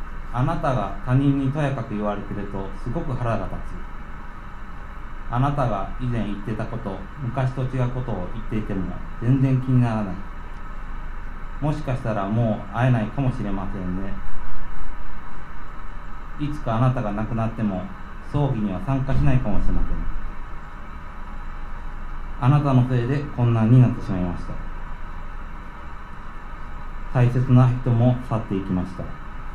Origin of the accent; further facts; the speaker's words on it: Nishinomiya, Hyogo, Japan; 兵庫県は西宮市から来ました、